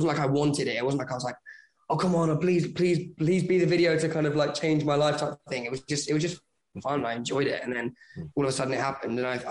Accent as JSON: {"language": "English", "country": "United Kingdom", "said": "but I'm like, yeah, no, of course, I'm British."}